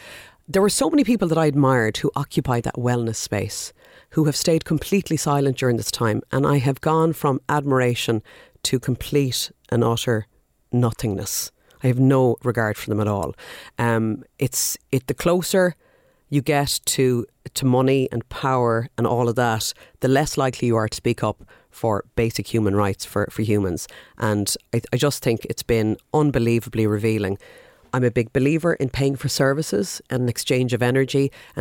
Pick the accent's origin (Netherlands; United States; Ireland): Ireland; Connacht; Like, I'm from the west of Ireland, but what if I was born in Gaza?